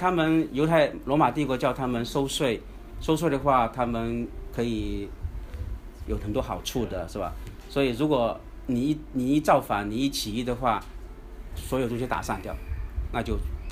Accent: China; 我们中国人叫以夷制夷嘛

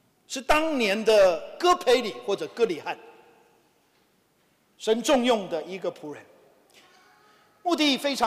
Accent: Taiwan; 因为我是在台湾出生长大的，比大家都高个头

